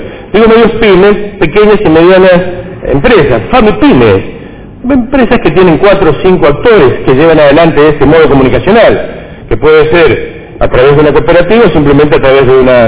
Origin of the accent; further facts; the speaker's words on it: Mar del Plata, Buenos Aires Province, Argentina; yo vengo de Mar del Plata, soy de Mar del Plata.